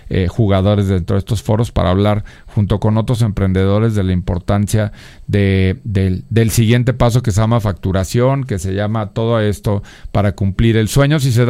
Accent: Celaya, Guanajuato, Mexico; No, sí, como yo soy de Celaya, güey. Entonces en Celaya creo que no había esa madre, ¿no?

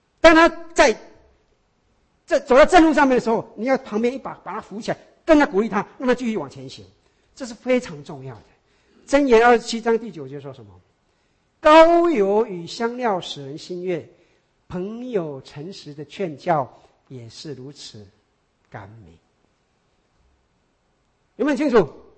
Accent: China; 这就是我们中国人说的出外靠朋友

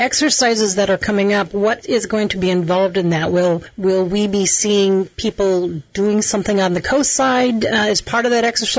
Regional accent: Midwest, United States; And it seems to me, I'm from the Midwest

